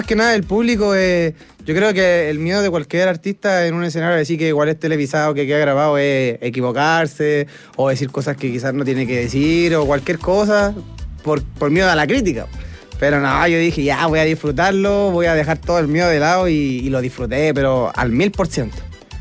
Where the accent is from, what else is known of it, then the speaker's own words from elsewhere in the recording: Peñaflor, Santiago Metropolitan Region, Chile; Yo sí soy de Peñaflor.